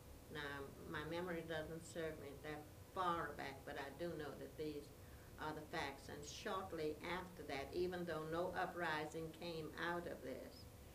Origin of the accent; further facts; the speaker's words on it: United States; I am an American of Bahamian parents.